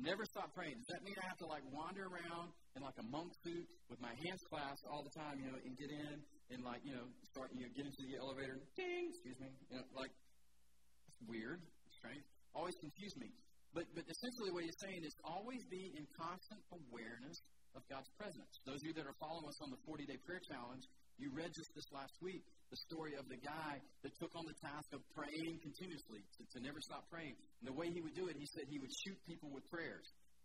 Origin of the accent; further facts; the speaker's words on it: Atlanta, Georgia, United States; If you're new here, I'm from Atlanta.